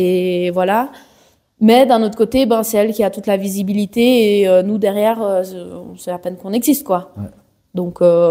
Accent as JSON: {"language": "French", "region": "Geneva", "country": "Switzerland", "said": "je viens de Genève, quoi."}